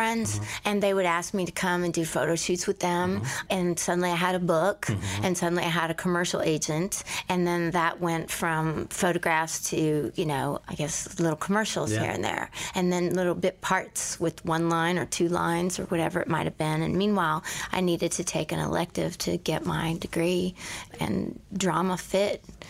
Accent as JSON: {"language": "English", "town": "Houston", "region": "Texas", "country": "United States", "tie": "born there", "said": "I was born in Houston, and my mother is a midwife."}